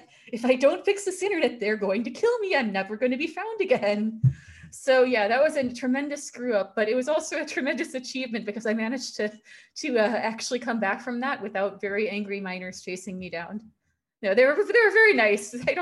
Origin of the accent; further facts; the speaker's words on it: Chicago, Illinois, United States; I know snow. I'm from Chicago.